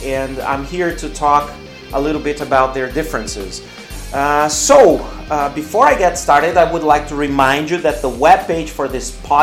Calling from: Porto Alegre, Rio Grande do Sul, Brazil; English is a second language

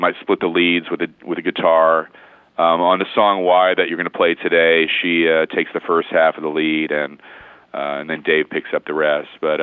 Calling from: West Palm Beach, Florida, United States; I'm a high school history teacher in South Florida in Palm Beach County.

